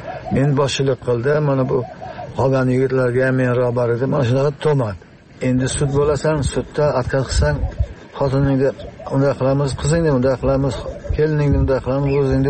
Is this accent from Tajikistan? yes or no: yes; Tajikistan; now in Uzbekistan; 1997 yil oilaviy biz Xatlon viloyatidan Surxondaryo viloyatining Jahon tumaniga ko'chib keldik.